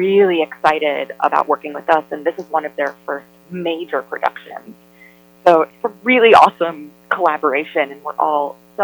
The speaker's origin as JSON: {"language": "English", "town": "New York City", "region": "New York", "country": "United States", "tie": "born or raised there", "said": "I grew up in theater, and I grew up in New York City and went to a performing arts high school"}